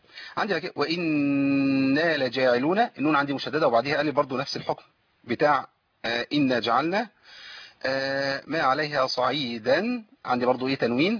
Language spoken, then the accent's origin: Arabic; Egypt; في بعض الطرق اللي مش مقروه بيها هنا عندنا في مصر